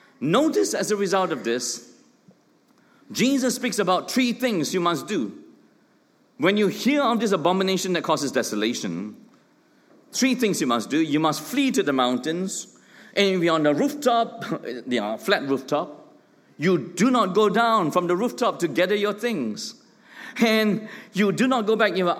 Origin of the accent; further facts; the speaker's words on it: Tampin, Negeri Sembilan, Malaysia; The Japanese cycled through my hometown, Tampin, which is close to Malacca.